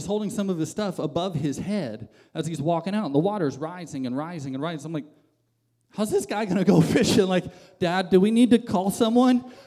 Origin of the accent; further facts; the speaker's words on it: Florida, United States; But growing up in Southwest Florida, I was always at the beach.